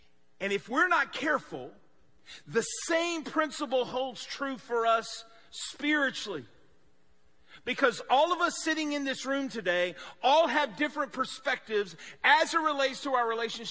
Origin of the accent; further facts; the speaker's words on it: Atlanta, Georgia, United States; So we in the Southeast, I'm from Atlanta.